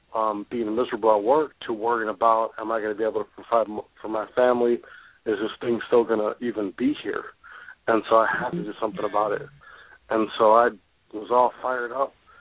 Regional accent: Wisconsin, United States; I'm from Wisconsin. She's from Minnesota, so she's a Midwestern neighbor.

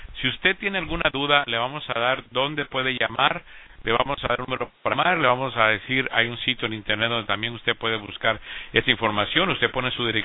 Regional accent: Valverde Vega, Alajuela, Costa Rica; En ese tiempo iba yo para de mi pueblo, Valverde Vega, hacia la ciudad de Grecia a estudiar allá

